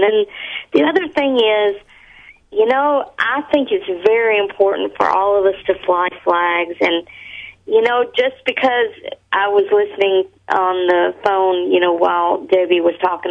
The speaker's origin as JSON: {"language": "English", "town": "Lebanon", "region": "Tennessee", "country": "United States", "said": "I went to the Lebanon High School, because I'm from Tennessee, Lebanon, Tennessee."}